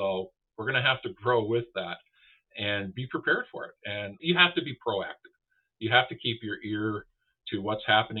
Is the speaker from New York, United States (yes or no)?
yes; Buffalo, New York, United States; You know, I'm originally from Buffalo, New York. Go Bills.